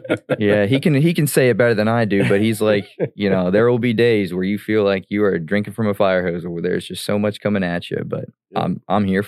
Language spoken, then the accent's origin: English; Reading, Pennsylvania, United States; But no, I was born in Pennsauken, New Jersey, lived there till about 97. And then parents, moved the family over here to Reading and been here ever since.